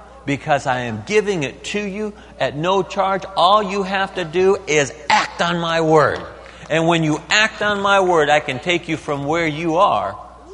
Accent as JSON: {"language": "English", "region": "Midwest", "country": "United States", "said": "We come from the Midwest. That's robbery. I mean, we got plenty of fields to park your car in."}